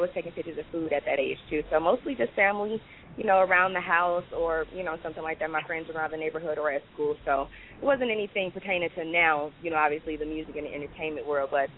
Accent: Chicago, Illinois, United States; Okay. Yeah, well … as Terrence just mentioned, I am from Chicago.

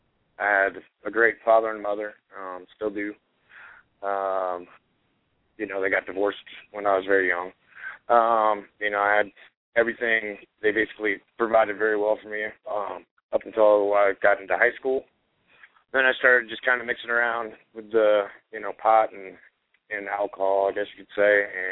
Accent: Denver, Colorado, United States; I'm from Denver, Colorado.

